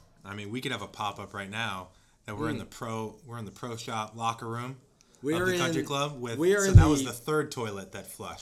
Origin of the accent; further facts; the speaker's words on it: St. Louis, Missouri, United States; we've got Augusta, Shinnecock, Carnoustie, and Belle Reve, which is in my hometown.